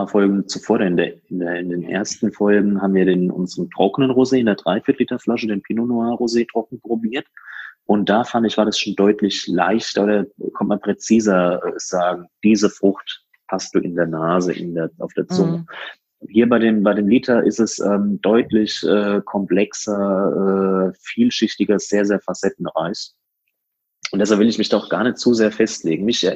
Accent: Rhineland-Palatinate, Germany; Wir sind ja auch hier bei uns in der Pfalz.

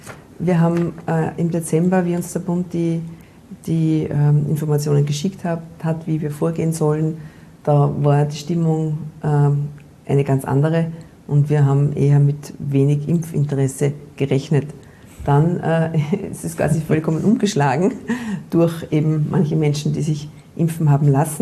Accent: Austria; Bei uns in Österreich sind wir halt quasi auf on and off.

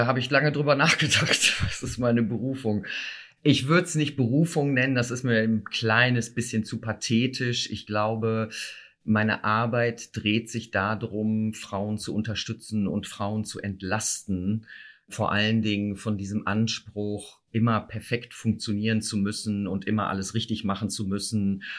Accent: North Rhine-Westphalia, Germany; now in Hamburg, Germany; Ja, ich lebe in Hamburg seit knapp 30 Jahren. Ich komme eigentlich aus dem Ruhrgebiet.

